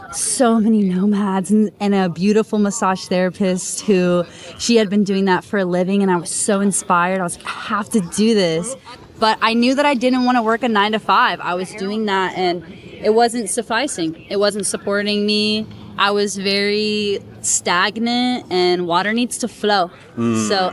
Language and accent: English; Fairfield, Ohio, United States; Well, I was, you know, I grew up in Cincinnati, in Fairfield, Ohio, and it was just not it.